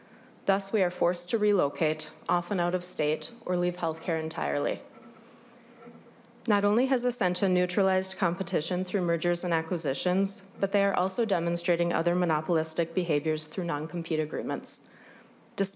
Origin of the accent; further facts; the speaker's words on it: Duluth, Minnesota, United States; In a two-hour radius from my hometown in Duluth